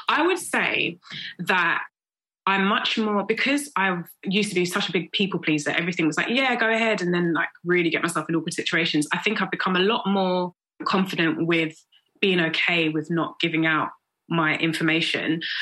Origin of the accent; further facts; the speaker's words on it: Peckham, London, United Kingdom; I mean, I'm from Peckham. I grew up where people literally call your number right standing there.